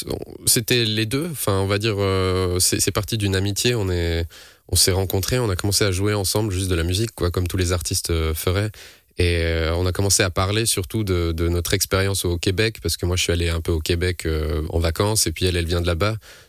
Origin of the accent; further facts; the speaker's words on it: Ollon, Vaud, Switzerland; je viens de Olon.